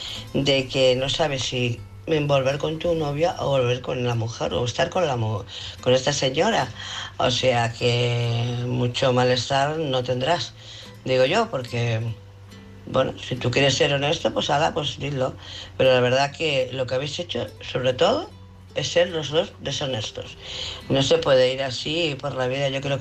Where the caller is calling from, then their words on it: Barcelona, Catalonia, Spain; de Barcelona.